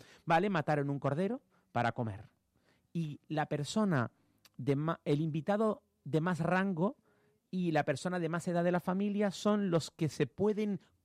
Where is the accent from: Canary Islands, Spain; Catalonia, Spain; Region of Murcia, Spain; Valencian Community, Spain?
Canary Islands, Spain; yo vivo en Tenerife, soy tinerfeño. Vivo en La Orotava y tengo un apartamentito pequeño en un edificio viejo.